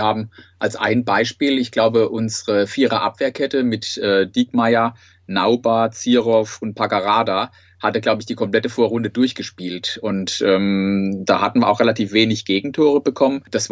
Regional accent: Sandhausen, Baden-Württemberg, Germany; ich bin aus Sandhausen

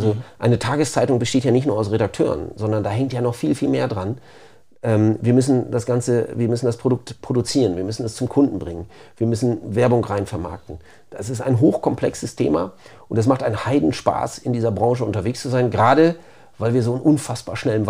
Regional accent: Osnabrück, Lower Saxony, Germany; Ich bin halt in Osnabrück groß geworden, aufgewachsen und hatte immer schon Bezug zu diesem Verein.

